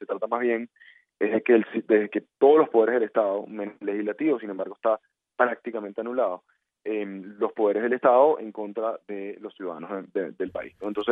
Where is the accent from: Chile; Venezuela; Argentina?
Venezuela; como muchos venezolanos previmos.